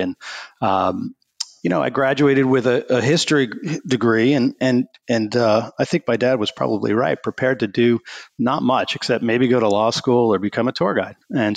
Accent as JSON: {"language": "English", "region": "New York", "country": "United States", "tie": "born or raised there", "said": "And I grew up in Southern New York, actually just northwest of New York City."}